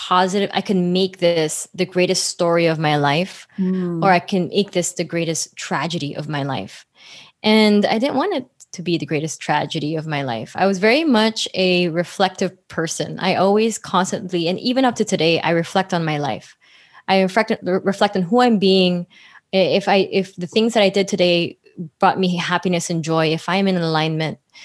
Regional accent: Philippines; moved away as an adult; now in United States; I grew up in the Philippines, and I moved to the US for college

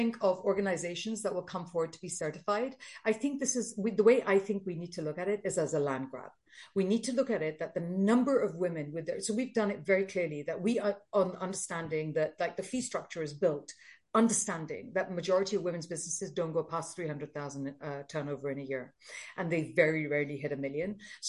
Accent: United Kingdom; And I didn't send this email because I'm British.

